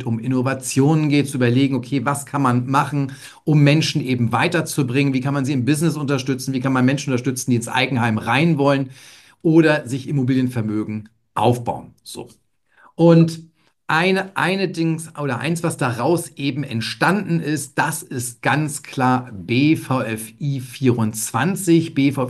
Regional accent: Northern Germany, Germany; aber ich glaube, das darf man als Norddeutscher mal so raushauen.

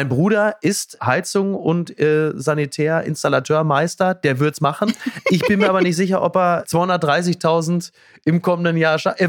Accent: North Rhine-Westphalia, Germany; Ich komme aus dem Ruhrgebiet

